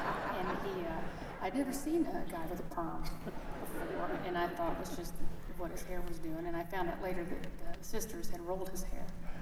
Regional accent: Illinois, United States; I'm from Illinois, so that's where he talks like.

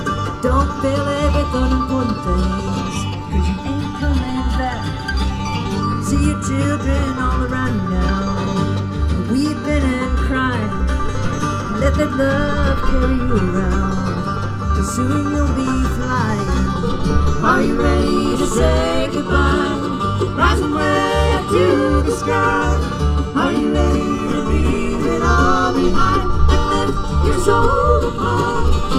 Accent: West Virginia, United States; particularly hard hit my home state of West Virginia

